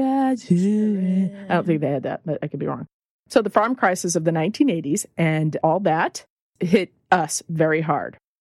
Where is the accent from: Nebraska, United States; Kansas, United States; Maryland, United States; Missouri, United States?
Missouri, United States; Union; The town's small population, obviously, because we grew up in Union, Missouri.